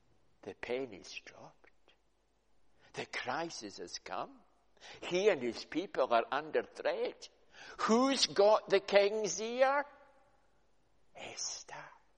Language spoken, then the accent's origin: English; Scotland, United Kingdom; And I'm from Scotland.